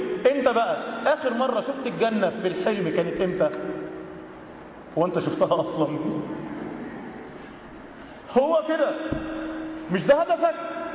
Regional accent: Cairo, Cairo Governorate, Egypt; هو متجوز بنت من طبقة ارستقراطية قوي عندنا في القاهرة يعني

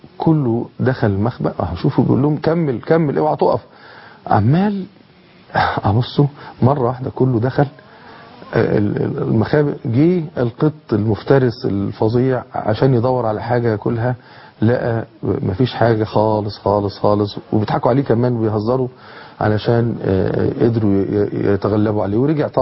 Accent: Egypt; ولا عندهم كل الثروات اللي عندنا في مصر

